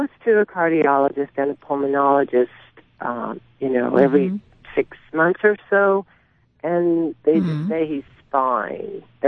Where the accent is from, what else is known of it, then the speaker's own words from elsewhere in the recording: Des Moines, Iowa, United States; Oh, I'm from Des Moines.